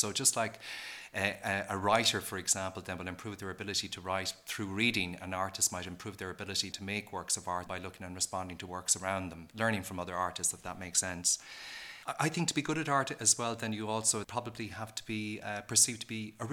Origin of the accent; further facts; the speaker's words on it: Kilkenny, Leinster, Ireland; I come from Kilkenny, really